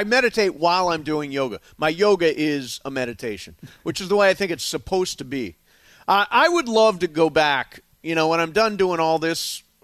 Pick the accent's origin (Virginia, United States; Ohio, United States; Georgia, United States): Ohio, United States; now in California, United States; When I was growing up in Ohio, the idea of yoga was completely foreign.